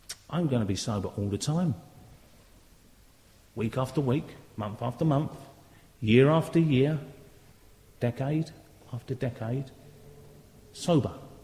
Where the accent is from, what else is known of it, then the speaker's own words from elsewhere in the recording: London, United Kingdom; now in Dundee, United Kingdom; I'm from London, now live in Dundee, Scotland.